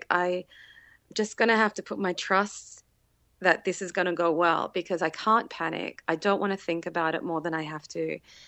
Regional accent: Australia; I'm Australian, so we work in Celsius

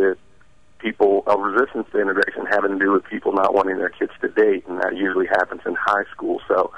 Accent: the South, United States; now in Philadelphia, United States; And I know as a Southerner coming to Philadelphia

